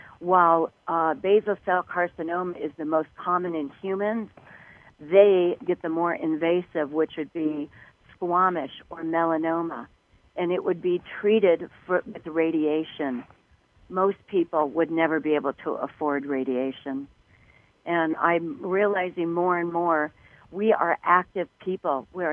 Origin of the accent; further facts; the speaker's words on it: Huntington Beach, California, United States; from years and years of sun worshiping and being on the beach growing up in Huntington and trying to be the hot babe on the beach.